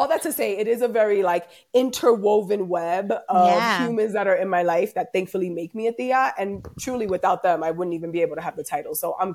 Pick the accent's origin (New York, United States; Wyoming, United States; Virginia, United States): New York, United States; Bronx; Like growing up in the Bronx, having like high school best friends have kids